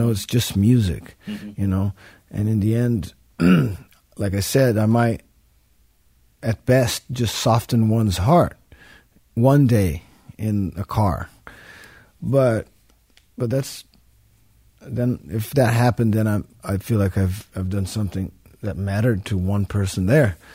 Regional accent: Brazil; moved away as an adult; now in United States; I'm from Brazil, and I moved to the United States slowly because of work with … first and then … all that. It's been 7 years now.

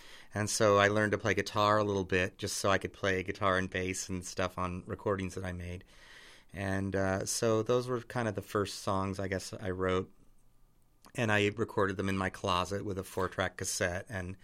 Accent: Midwest, United States; It was kind of exotic to me, you know, growing up in the Midwest.

